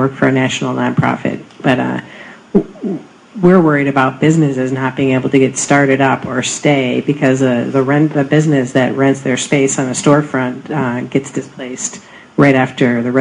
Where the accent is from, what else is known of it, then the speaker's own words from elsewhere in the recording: Chicago, Illinois, United States; I don't live in this region of the country. I'm from Chicago.